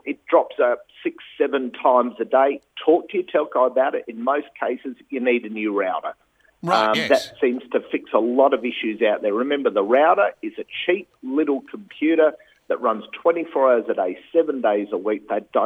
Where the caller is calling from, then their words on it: Hahndorf, South Australia, Australia; Yeah, God's I'm in the cafe house in Harndorf.